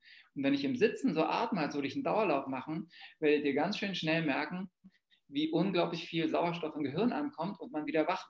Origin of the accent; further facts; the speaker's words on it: Berlin, Germany; ich komme ja aus Berlin, da war das Wasser so hart